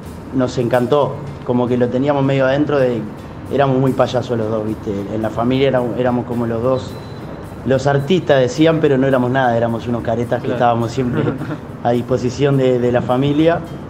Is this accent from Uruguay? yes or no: yes; Montevideo, Uruguay; Yo soy de Belvedere, de Paso Molino, por ahí de Sayago